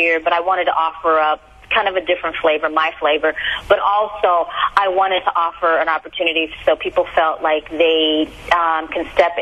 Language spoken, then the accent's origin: English; Louisiana, United States; now in Washington, United States; I am originally from Louisiana.